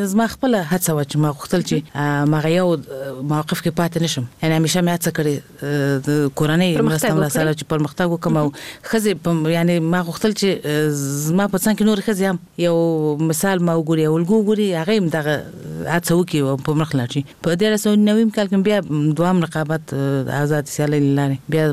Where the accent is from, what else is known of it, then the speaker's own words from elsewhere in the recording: Kabul, Afghanistan; طبعا زه په خپل هیواد کې لوی شوی ما ابتدایي ښوونځی ما د کابل په ښار کې